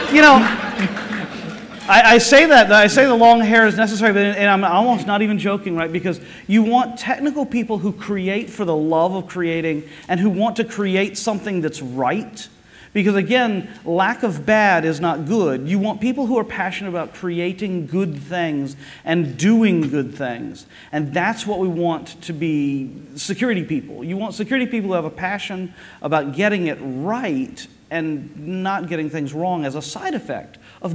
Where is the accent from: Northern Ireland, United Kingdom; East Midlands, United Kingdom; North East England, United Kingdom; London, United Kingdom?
London, United Kingdom; and I'm coming from London